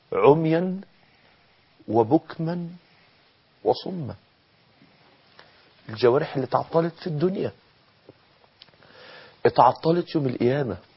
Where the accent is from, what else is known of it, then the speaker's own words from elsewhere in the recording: Mansoura, Dakahlia, Egypt; وتدور الأيام ويبقى في كارثة عندنا في المنصورة، مصيبة في المنصورة